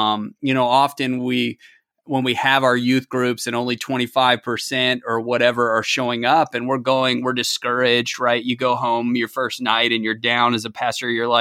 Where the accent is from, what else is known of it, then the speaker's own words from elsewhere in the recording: Western Canada, Canada; I'm a Caucasian guy. I grew up in Western Canada. Race is not something that's been dominant for me. And so me moving to the South